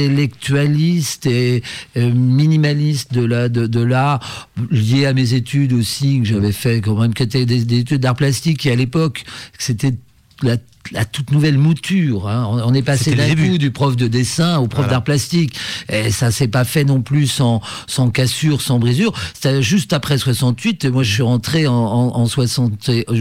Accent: Rennes, Brittany, France; moved away as an adult; Non, alors je suis né en Bretagne, moi. J'ai vécu en Bretagne, à Rennes principalement.

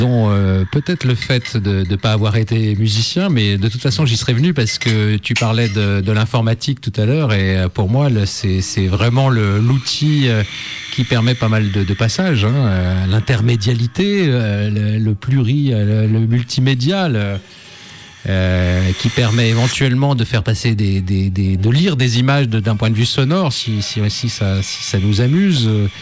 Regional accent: Grand Est, France; also born or lived in North Africa; Oui, je suis d'Afrique du Nord. mais aussi d'Alsace.

